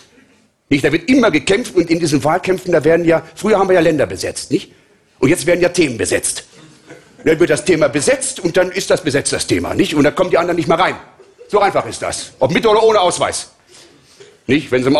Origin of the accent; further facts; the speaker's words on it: Braunschweig, Lower Saxony, Germany; Ich bin ein Sympathieträger. Ich komme aus Braunschweig.